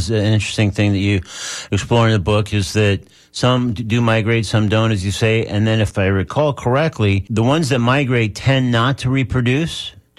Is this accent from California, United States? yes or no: yes; California, United States; now in Florida, United States; maybe it's partly growing up in California and now living in Florida, so butterflies are around a lot.